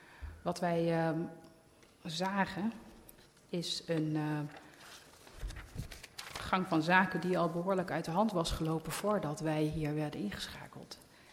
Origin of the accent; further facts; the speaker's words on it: Budel, North Brabant, Netherlands; now in Amsterdam, Netherlands; Maar ik kom uit Budel